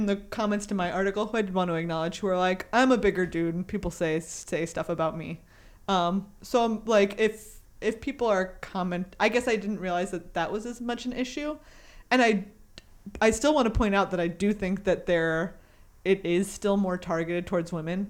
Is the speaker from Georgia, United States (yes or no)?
no; Texas, United States; Like I said, I grew up in Texas. I also couldn't say iron for most of my life.